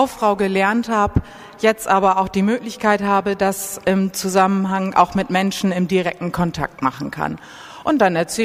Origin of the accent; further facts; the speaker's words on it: Spetzerfehn, Lower Saxony, Germany; now in Wiesmoor, Germany; Ich wohne zwar in Wiesmoor, aber wir wohnen so, das haben wir uns natürlich ausgesucht, dass wir noch zu meiner Heimatgemeinde Spetzerfehn gehören.